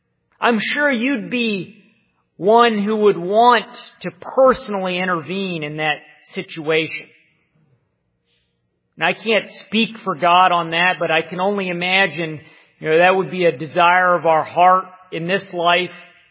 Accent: United States; I haven't been touched by hunger. I grew up in America.

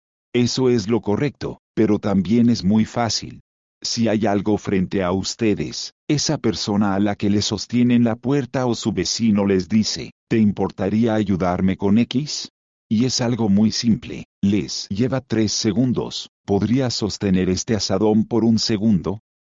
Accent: Canada; Yo también experimenté eso cuando crecí en Canadá. Hay un par de cosas que hacen como canadiense.

